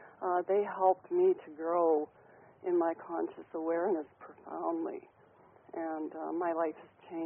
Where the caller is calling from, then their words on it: British Columbia, Canada; from British Columbia.